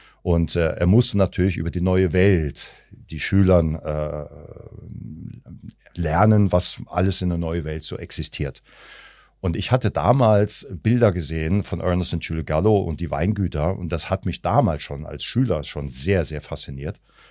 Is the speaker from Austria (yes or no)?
no; Belgium; also born or lived in Solingen; ich bin in Solingen geboren, dann sind wir umgezogen nach Belgien. Ich bin dort in Belgien aufgewachsen, habe Hotelfachschule gemacht.